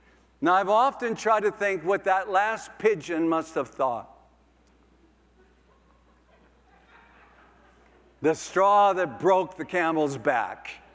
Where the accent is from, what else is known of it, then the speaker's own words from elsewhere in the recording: Sisseton, South Dakota, United States; I was thinking yesterday of how in my hometown, we have the courthouse where the county seat in Sisseton, South Dakota.